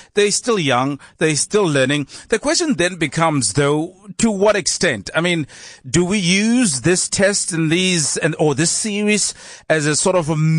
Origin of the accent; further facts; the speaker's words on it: South Africa; because I'm a South African